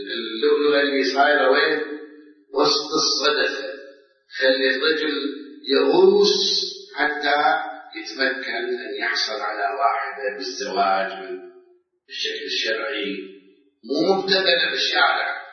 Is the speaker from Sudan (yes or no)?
no; Iraq; الآن إحنا عندنا في العراق عادات تقاليد خاصة